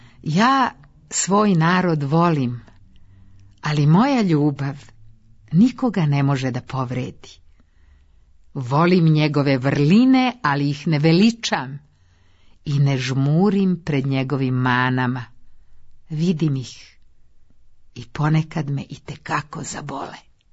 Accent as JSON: {"language": "Serbian", "town": "Brankovina", "region": "Šumadija and Western Serbia", "country": "Serbia", "tie": "born or raised there", "said": "što sam rođena u ustaničkom kraju, što sam rasla u Brankovini Zavičaju Nenadovića"}